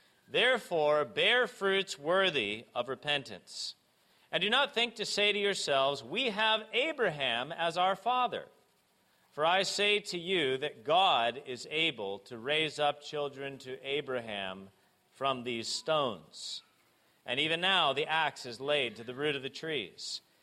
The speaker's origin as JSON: {"language": "English", "region": "California", "country": "United States", "lives_now": "Greenville, United States", "said": "Of course, I'm from California, so I was here for a long time. But my family and I were here only for 3 years, and now we've been in Greenville for 4."}